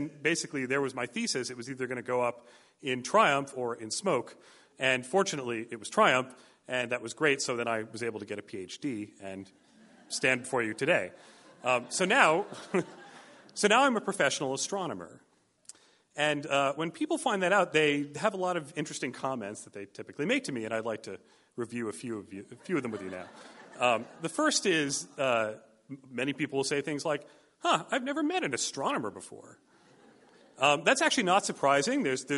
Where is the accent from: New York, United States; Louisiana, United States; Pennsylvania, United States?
New York, United States; But I grew up outside of New York City, and there wasn't actually a lot to see there.